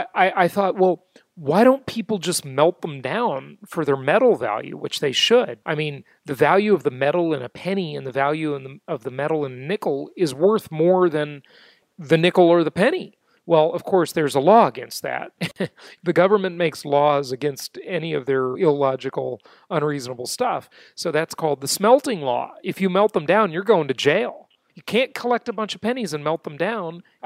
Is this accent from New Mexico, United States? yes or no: no; Los Angeles, California, United States; I grew up in West